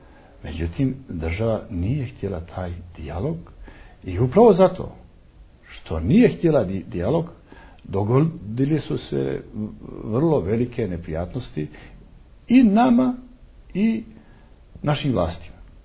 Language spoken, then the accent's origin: Serbian; Montenegro; ja uvijek potenciram to da mi jesmo Srbi, ali mi smo i Crnogorci. Mi to ne dijelimo. To je kod nas jedno te isto.